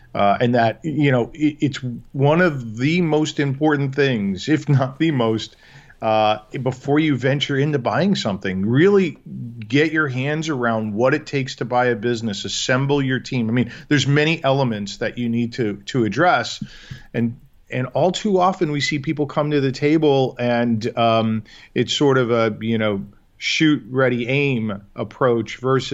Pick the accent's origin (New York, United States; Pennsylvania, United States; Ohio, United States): New York, United States; now in Chicago, United States; So born and raised in New York, have had the opportunity to live all over the country, but have been situated in the Midwest, in Chicago specifically, for almost 20 years now.